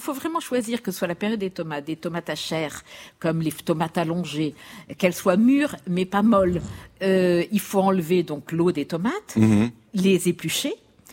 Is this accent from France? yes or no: no; Morocco; c'était en buvant du thé à la menthe, parce que je viens du Maroc, et le thé à la menthe reste un marqueur.